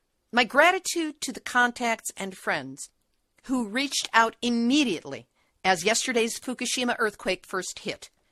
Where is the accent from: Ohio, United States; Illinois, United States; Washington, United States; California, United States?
Illinois, United States; Chicago; because I'm from Chicago, and I know how cold it can get in December.